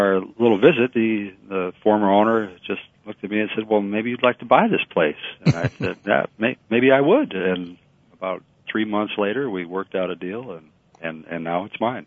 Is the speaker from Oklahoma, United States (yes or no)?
no; Somerset, Wisconsin, United States; also born or lived in Janesville; now in Minneapolis, United States; I live in Minneapolis, but I grew up in Wisconsin, born in Janesville, raised in Somerset